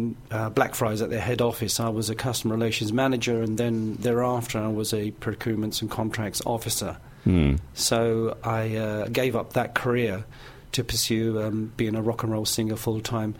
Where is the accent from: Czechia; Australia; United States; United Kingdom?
United Kingdom; Canning Town, London; ever since I was a child growing up in Canning Town.